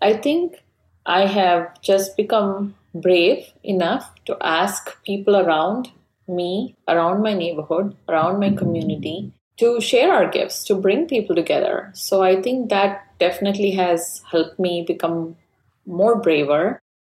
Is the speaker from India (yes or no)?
yes; India; English is a second language; I am from India, have no clue anything, nothing about hip hop.